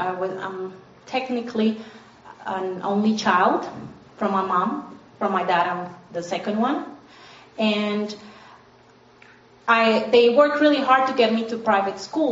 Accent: Colombia; I'm a storyteller performer. I'm from Colombia, South America.

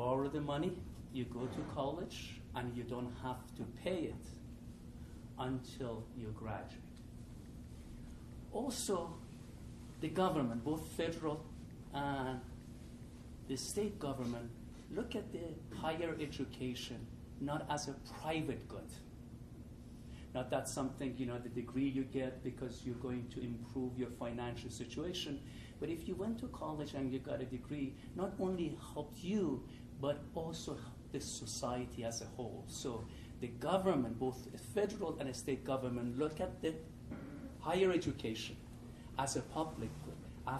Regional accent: Iran; now in Boulder, United States; because I'm originally from Iran.

